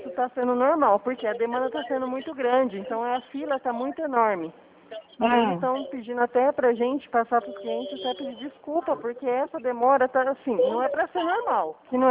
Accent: Presidente Prudente, São Paulo, Brazil; sou aqui de Prudente

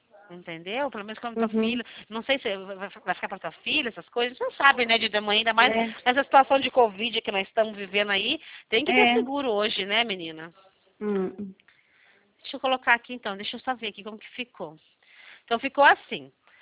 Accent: Barretos, São Paulo, Brazil; now in Curitiba, Brazil; Eu sou de Barretos, na verdade, sabe?

